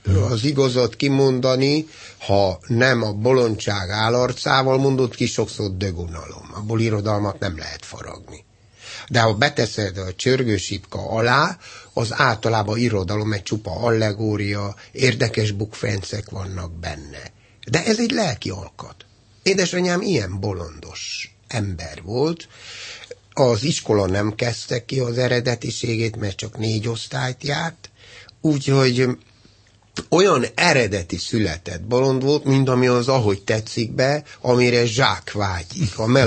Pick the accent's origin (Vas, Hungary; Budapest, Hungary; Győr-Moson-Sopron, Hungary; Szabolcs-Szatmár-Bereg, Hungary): Budapest, Hungary; born there; Budapesten születtem, nem budapesti szülőktől, tévétlenül, úgyhogy jó adagba megkaptam Kunhegyest is, megkaptam Sőreget, Gömör megye és Alföld